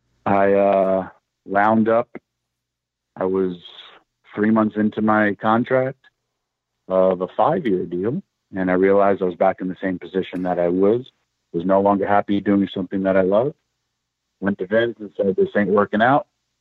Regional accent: Yonkers, New York, United States; I was like, oh, my God, I'm from Yonkers.

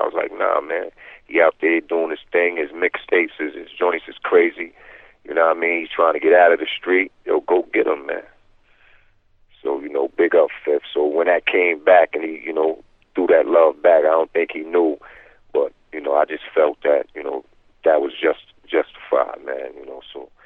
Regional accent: East Coast, United States; I guess they was asking me because I'm from the East Coast.

